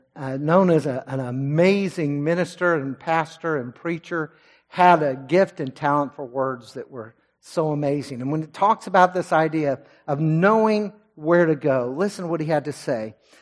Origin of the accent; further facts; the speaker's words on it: Lindale, Texas, United States; about 125 miles from my hometown in Lindale, Texas.